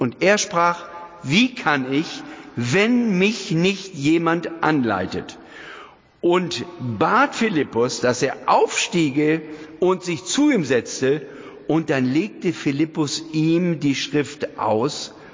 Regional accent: Aurich, Lower Saxony, Germany; ich bin ja in Aurich groß geworden.

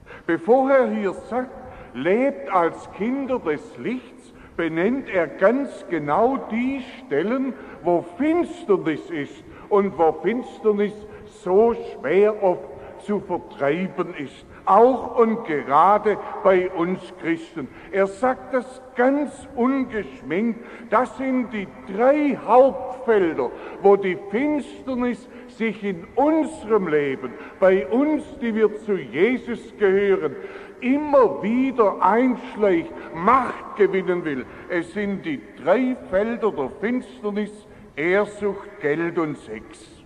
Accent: Rüth, Baden-Württemberg, Germany; wenn bei uns zu Hause, ich bin ja in Rüth aufgewachsen, wenn da ein Älterer getroffen hat

